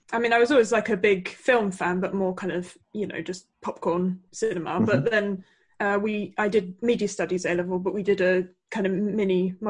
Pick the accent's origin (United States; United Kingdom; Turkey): United Kingdom; Bristol, South West England; Well, I mean, I'm from Bristol, so we do have cinemas.